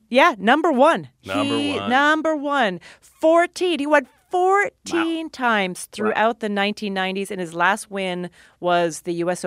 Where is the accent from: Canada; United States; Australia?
Canada; there's ice and field hockey put together as a Canadian.